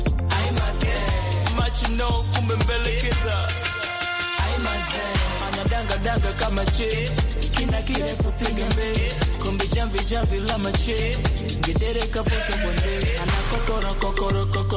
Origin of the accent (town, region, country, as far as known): Tanzania